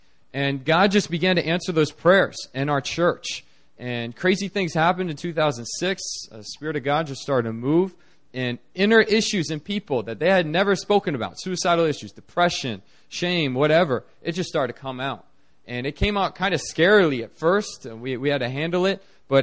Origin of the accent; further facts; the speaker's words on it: Virginia, United States; now in South Korea; I grew up in Northern Virginia near D.C., and I attended Virginia Tech.